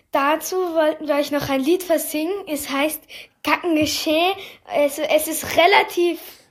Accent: Linz, Upper Austria, Austria; Und wir kommen aus Linz. Nicht das Linz in Deutschland, das Linz in Österreich.

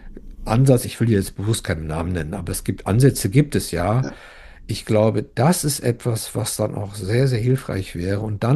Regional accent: North Rhine-Westphalia, Germany; ich komme ja aus dem Ruhrgebiet

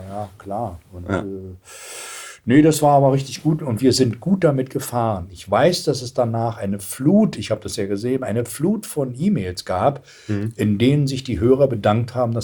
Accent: Berlin, Germany; Aus Berlin. Ach, das hört man aber gar nicht. Naja, sage ich, naja, das muss man ja auch nicht hören. Wir haben zu Hause, in meinem Elternhaus wurde in Hochdeutsch gesprochen.

